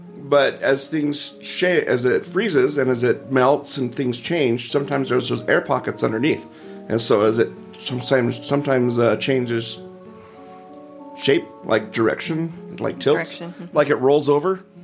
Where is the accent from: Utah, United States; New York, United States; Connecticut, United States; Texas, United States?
Utah, United States; We're from Utah. We botch everything here. That's how it goes.